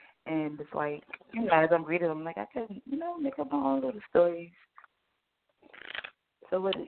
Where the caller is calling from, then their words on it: Brooklyn, New York, United States; I'm calling from Brooklyn, New York.